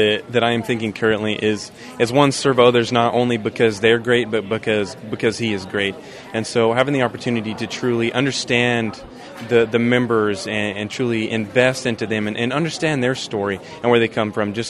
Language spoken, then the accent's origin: English; New Mexico, United States; I served as a state officer twice in my home state of New Mexico